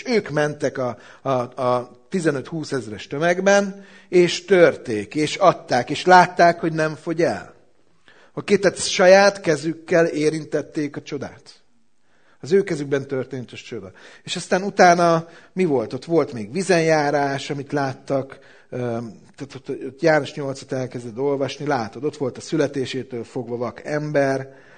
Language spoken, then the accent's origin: Hungarian; Szeged, Csongrád-Csanád, Hungary; Bocsánat, szegediként.